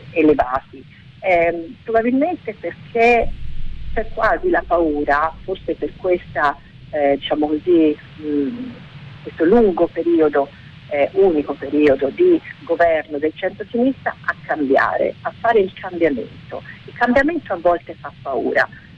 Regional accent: Fiesole, Tuscany, Italy; Io vengo da Fiesole, io sono fiesolana di origine.

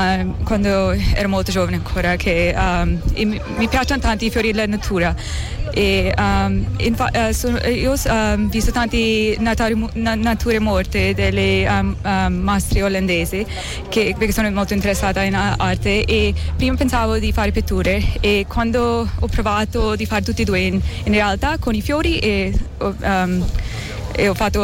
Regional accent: Canada; Italian is a second language; now in Florence, Italy; Sono canadese, però vivo a Firenze.

